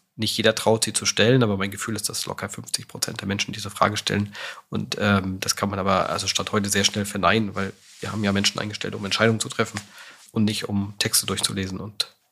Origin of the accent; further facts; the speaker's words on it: Rostock, Mecklenburg-Vorpommern, Germany; Ja, genau.